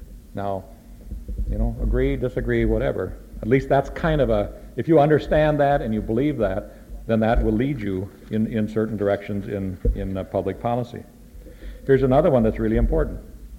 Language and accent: English; Minnesota, United States; I come from Minnesota, and I'm always